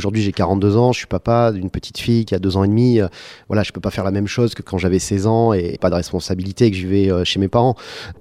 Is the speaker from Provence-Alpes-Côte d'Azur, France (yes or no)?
yes; Marseille, Provence-Alpes-Côte d'Azur, France; born there; j'ai 42 ans, je suis né en 1973 à Marseille